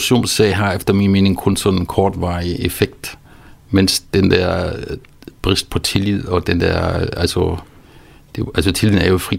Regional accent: Wolfsburg, Lower Saxony, Germany; now in Denmark; jeg voksede op i Wolfsburg, hvor man laver Volkswagen.

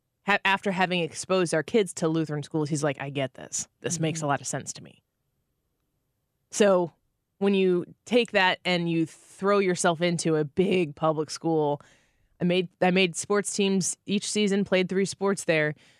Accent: Illinois, United States; You just want to know where I'm from. I'm from the Metro East.

